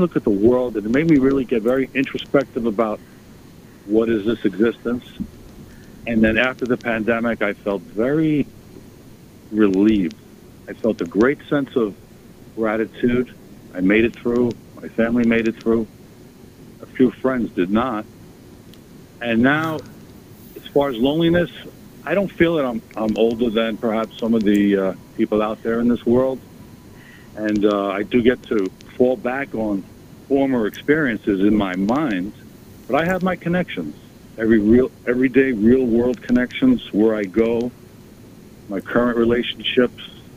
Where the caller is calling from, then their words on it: Long Island, New York, United States; from Long Island.